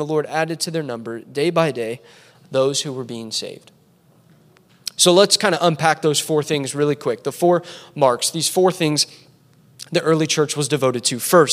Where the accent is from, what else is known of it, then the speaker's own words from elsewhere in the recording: Indiana, United States; I'm from Indiana. It's soda, okay?